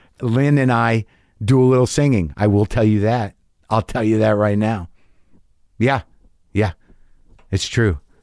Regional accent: New Mexico, United States; I can do it, man. I grew up in New Mexico. I can make the right sounds.

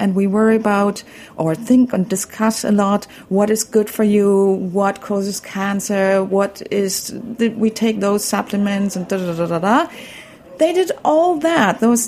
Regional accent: Berlin, Germany; English is a second language; I grew up in Berlin.

